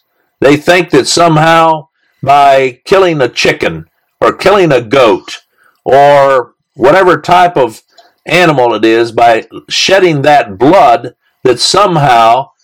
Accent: Central African Republic; English is a second language; Where I grew up in the Central African Republic, there was a country next to us

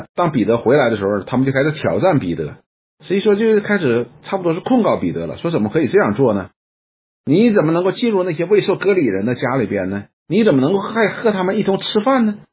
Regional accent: China; 用我们中国人的话说就是一五一十的把这件事情讲给他们听

